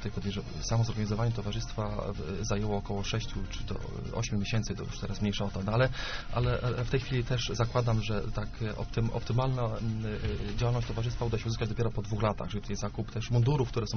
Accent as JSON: {"language": "Polish", "town": "Bukówiec Górny", "region": "Greater Poland Voivodeship", "country": "Poland", "said": "ja z Bukówca Górnego pochodzę."}